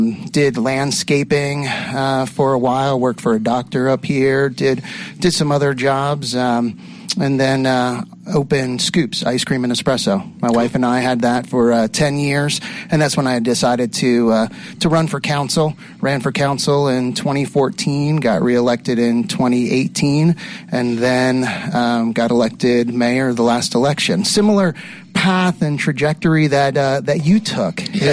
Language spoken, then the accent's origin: English; Pennsylvania, United States; Oh, yeah. Real quick, born and raised in Pennsylvania, joined the Air Force 17